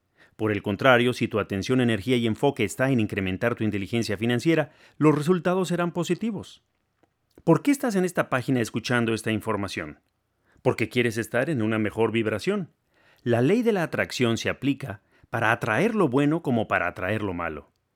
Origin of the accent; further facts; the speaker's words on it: Mexico; En México, de donde yo soy, una de las expresiones más comunes